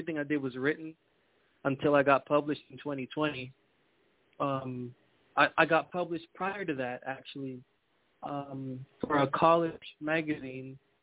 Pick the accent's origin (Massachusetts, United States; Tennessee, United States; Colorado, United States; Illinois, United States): Massachusetts, United States; Boston; Boston, Massachusetts, heart of Boston.